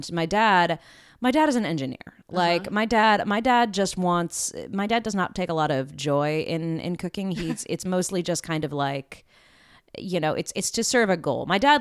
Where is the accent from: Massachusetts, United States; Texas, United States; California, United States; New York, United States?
California, United States; Burbank; because I grew up in LA. I mean, I grew up in Burbank, which is LA, but also isn't LA.